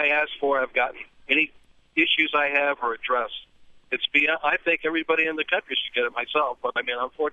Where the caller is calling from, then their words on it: Phoenix, Arizona, United States; I'm calling you from Phoenix.